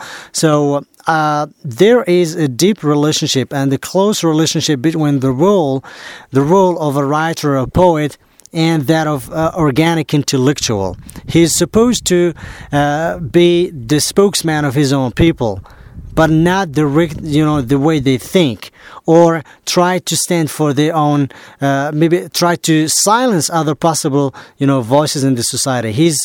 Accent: Agadir, Souss-Massa, Morocco; English is a second language; teaching part-time at the University also of Agadir, my hometown

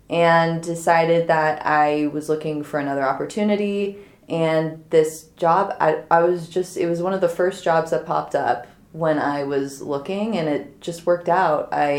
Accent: Australia; born there; So, I was born in Australia.

